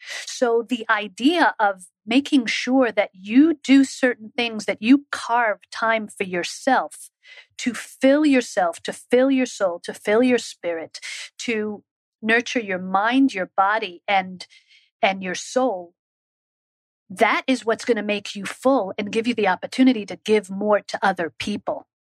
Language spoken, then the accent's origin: English; Israel; Growing up in Israel, I call it a privilege, because serving in the Israeli army, in the Israeli Defense Force, I saw it as a privilege and an opportunity to give back to my country where I grew up.